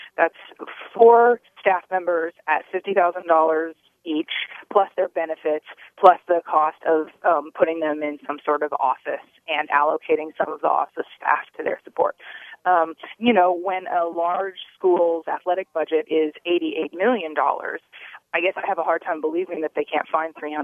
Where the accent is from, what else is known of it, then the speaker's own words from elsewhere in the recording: Oregon, United States; I mean, I don't want to pick on my hometown. It just happens to be something I know a lot about because I'm from there. But as a lot of sports fans know, the University of Oregon just built this